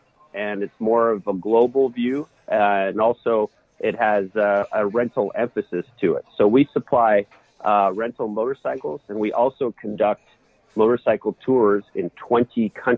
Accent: Anchorage, Alaska, United States; now in Girdwood, United States; I was born and raised in Alaska. I was born in Anchorage. I now live in a small town called Girdwood, Alaska.

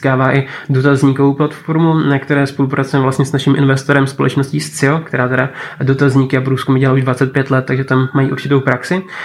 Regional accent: Brno, South Moravian Region, Czechia; jak já jsem Brňák tělem i duší a opravdu Brno je láska

